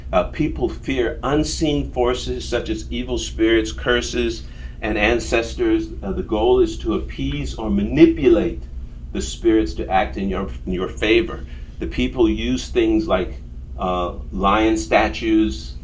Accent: United States; which is understandable because I grew up in America. But I'm 35% shame, honor. And that's because I'm an African American.

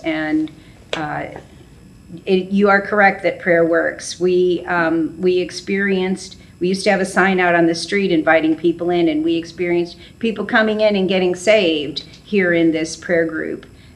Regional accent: Chicago, Illinois, United States; And I'm from Chicago, Moody's in Chicago, so there was like that connection.

